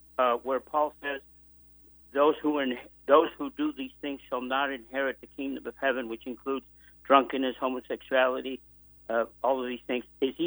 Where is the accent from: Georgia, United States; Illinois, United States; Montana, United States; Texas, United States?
Illinois, United States; Chicago; But I grew up in Chicago on the streets, went to prison, drugs, gangs.